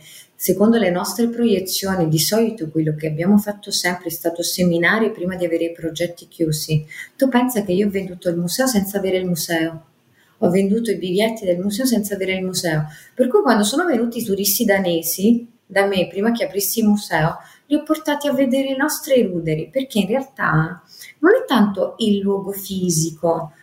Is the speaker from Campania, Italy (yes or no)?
yes; Gragnano, Campania, Italy; Noi che siamo di Gragnano abbiamo prima realizzato i nostri progetti